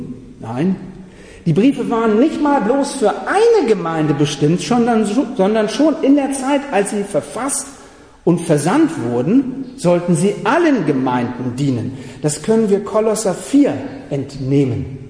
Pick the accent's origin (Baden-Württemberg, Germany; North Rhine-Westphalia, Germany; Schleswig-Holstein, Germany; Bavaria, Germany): Schleswig-Holstein, Germany; Kiel; also auch was für uns heute, nicht als Korinther, sondern als Kieler.